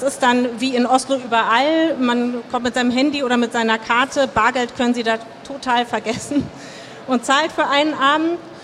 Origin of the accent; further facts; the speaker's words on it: Hamburg, Germany; wir als Hamburger wissen, wie das ist.